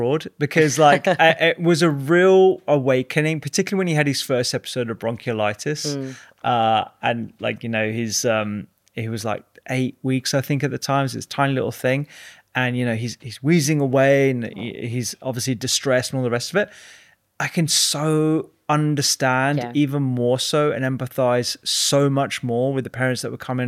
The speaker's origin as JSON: {"language": "English", "country": "India", "said": "and they're like, I'm Indian, and so you know, it's the worst combination for Rafael"}